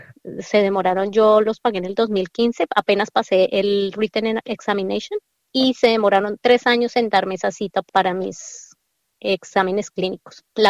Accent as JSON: {"language": "Spanish", "country": "Colombia", "moved": "as an adult", "lives_now": "Australia", "said": "yo soy fisioterapeuta de Colombia, graduada en el 2000, y quería practicar aquí en Australia."}